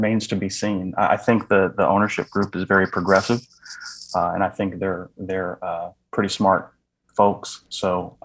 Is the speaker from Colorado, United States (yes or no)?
no; Pomona, California, United States; No, I was born in Los Angeles, California, and then I was raised about 30 miles east of that in Pomona, California.